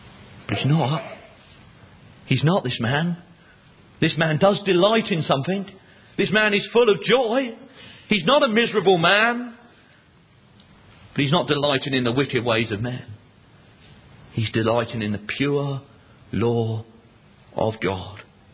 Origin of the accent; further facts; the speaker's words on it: South East England, United Kingdom; When I grew up in Buckinghamshire